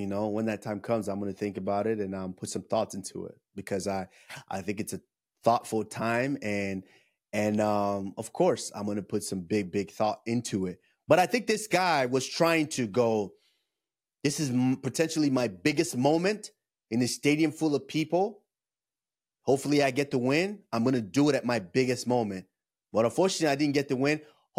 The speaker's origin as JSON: {"language": "English", "country": "Nigeria"}